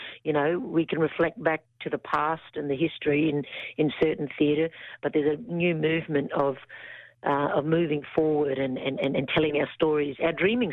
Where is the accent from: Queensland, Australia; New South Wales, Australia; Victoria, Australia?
Queensland, Australia; Murgon; So true maroon, Queenslander, born and bred.